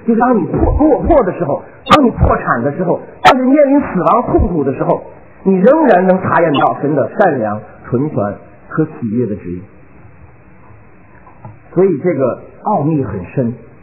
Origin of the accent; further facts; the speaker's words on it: China; 我们中国人